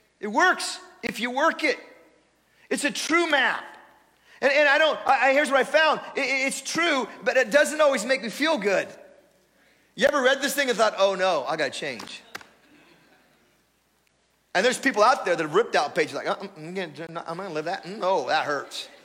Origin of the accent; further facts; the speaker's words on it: Portland, Oregon, United States; also born or lived in Seattle; we're from Portland, Oregon, or we youth pastored for a while in Seattle, actually, just outside of Seattle.